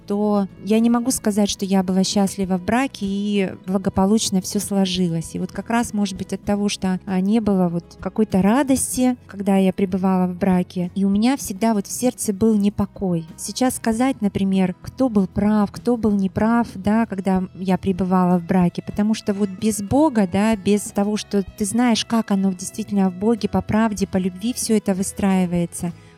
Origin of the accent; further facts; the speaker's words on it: Onega, Arkhangelsk Oblast, Russia; Родилась я в Архангельской области. Есть такой город недалеко, Онега. Проживала в семье.